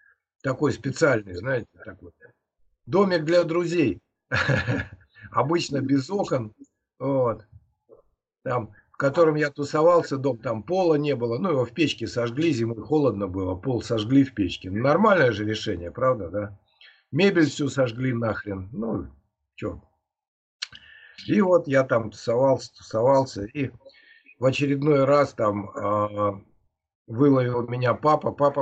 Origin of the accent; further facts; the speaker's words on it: Kaliningrad, Kaliningrad Oblast, Russia; я алкоголик, вот, я из Калининграда.